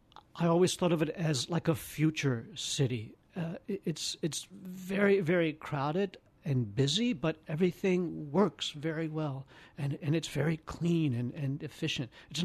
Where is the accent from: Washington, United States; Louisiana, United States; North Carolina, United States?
Louisiana, United States; Jackson; now in New Orleans, United States; I didn't know. I grew up in Jackson, Louisiana.